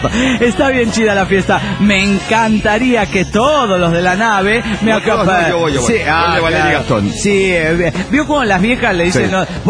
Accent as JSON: {"language": "Spanish", "region": "Santa Fe", "country": "Argentina", "said": "Soy de Santa Fe, Argentina, ¿viste?"}